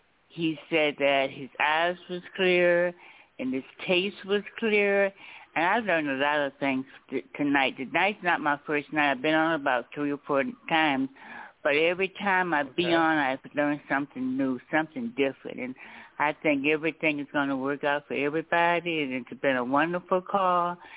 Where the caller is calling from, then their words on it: Mississippi, United States; I'm calling from Mississippi